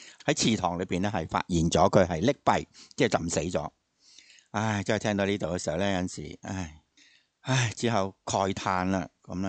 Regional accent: Hong Kong; 哇！我哋香港人真系好难去想象到

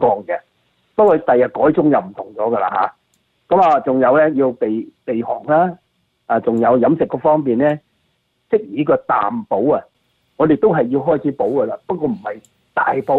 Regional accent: China; 因为我哋都系呢个炎黄子孙啊，中国人，我系中国人，

